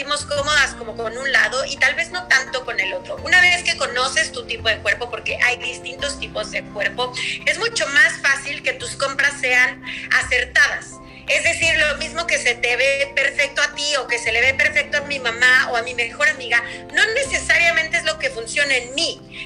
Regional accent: Mexico City, Mexico; moved away as an adult; now in Los Angeles, United States; cuando yo me mudo de México, que es mi ciudad natal, a Los Ángeles con mi esposo

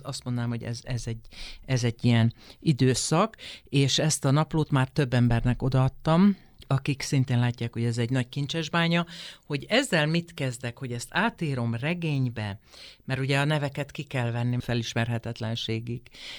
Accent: Hajdúnánás, Hajdú-Bihar, Hungary; moved away as an adult; also born or lived in Debrecen; now in Budapest, Hungary; tehát 86-ban, a rendszerváltás előtti iszonyú izgalmas underground időszakban felköltözött a hajdonási kislány Budapestre

